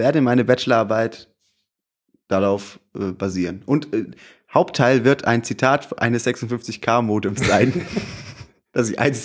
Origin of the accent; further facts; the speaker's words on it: Pforzheim, Baden-Württemberg, Germany; born there; Ich komme gebürtig aus Pforzheim.